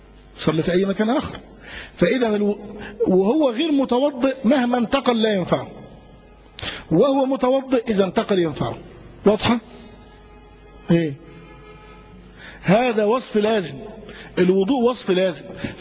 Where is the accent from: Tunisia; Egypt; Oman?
Egypt; لأن العرف عندنا في مصر هنا، تيجي تتقدم لواحدة يقول لك خلاص يا عم